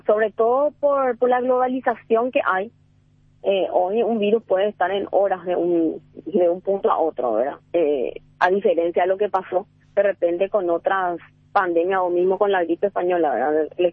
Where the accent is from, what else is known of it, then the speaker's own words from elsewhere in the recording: Paraguay; Y como paraguaya, que tuvo la oportunidad de estar afuera